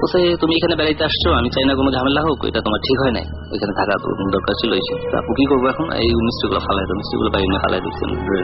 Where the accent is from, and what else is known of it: Ulania, Barisal Division, Bangladesh; born or raised there; now in Dhaka, Bangladesh